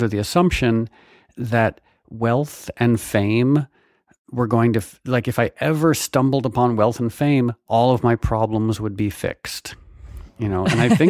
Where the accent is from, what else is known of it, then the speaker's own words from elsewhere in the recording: Connecticut, United States; I mean, I guess maybe there's something to do with like the legacy of growing up in New England. You know, I grew up in Connecticut